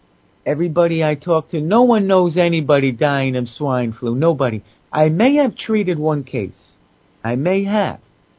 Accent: United States; as an American who loves my country and knowing that my country is the cause of all the other countries' problems

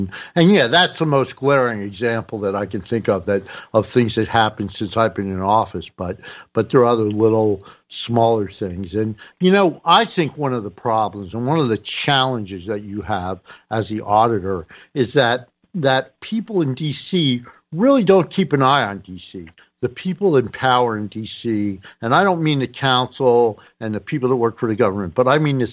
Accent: New Jersey, United States; You know, I was raised in North New Jersey, and there neighborhood politics was everything.

